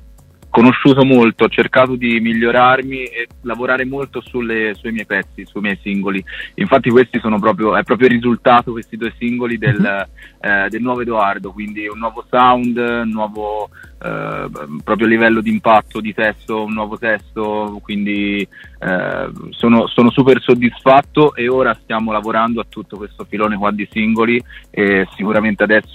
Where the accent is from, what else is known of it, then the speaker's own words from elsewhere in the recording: Florence, Tuscany, Italy; io sono di Firenze, diciamo vicino a Firenze, sono in un paesino sperduto